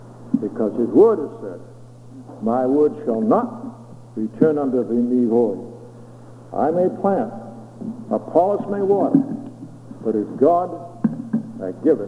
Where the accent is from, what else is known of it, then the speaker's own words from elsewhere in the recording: Maine, United States; He says, well … where do you come from? I said, I come from Maine. He said, I thought so. From your accent